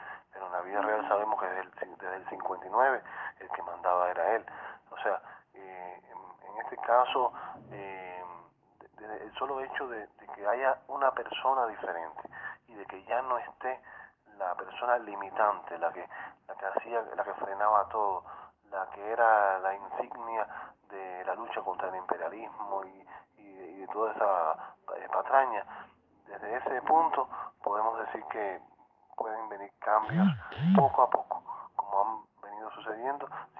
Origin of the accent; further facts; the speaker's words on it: Cuba; tenemos que dejar los calificativos y vernos como cubanos